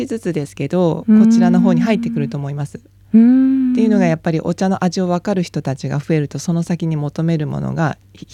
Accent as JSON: {"language": "Japanese", "region": "Nagasaki", "country": "Japan", "lives_now": "Australia", "said": "私長崎出身なんですけど、"}